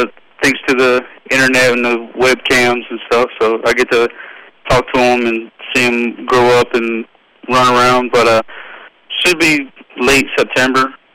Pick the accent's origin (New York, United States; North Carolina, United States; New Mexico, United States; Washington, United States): North Carolina, United States; born there; Well, I was born in Far City, North Carolina